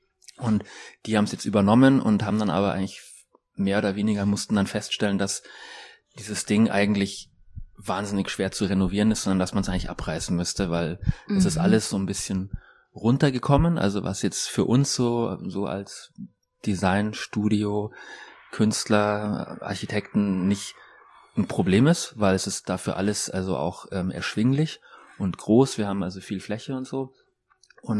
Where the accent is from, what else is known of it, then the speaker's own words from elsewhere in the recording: Munich, Bavaria, Germany; ich komme ja aus München und ich kenne das Glockenbachviertel noch aus den Anfang 90er Jahren